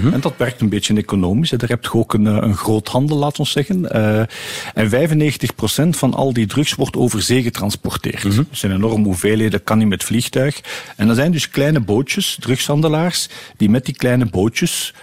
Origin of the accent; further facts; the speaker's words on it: Belgium; Dus wij konden als Belg die drugshandelaar niet arresteren.